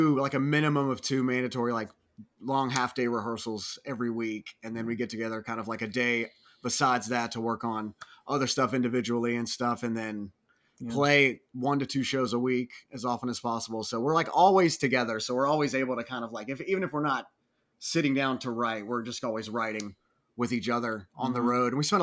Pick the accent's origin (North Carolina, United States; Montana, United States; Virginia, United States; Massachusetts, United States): Virginia, United States; Roanoke; Me and Charlie, we've known each other since we were 15, since we were kids. We grew up in Roanoke, Virginia.